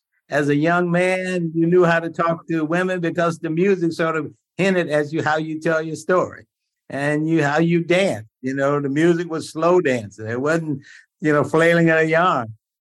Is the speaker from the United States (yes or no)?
yes; Freeport, Illinois, United States; also born or lived in Mississippi; when I left Mississippi, I grew up in Freeport, Illinois, small Midwestern town, 30,000 people, 10% Black